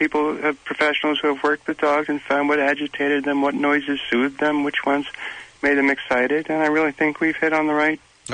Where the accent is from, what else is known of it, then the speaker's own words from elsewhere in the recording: Detroit, Michigan, United States; I'm donating my pay from this to an animal rescue in my hometown of Detroit, and I'm just happy to be part of it.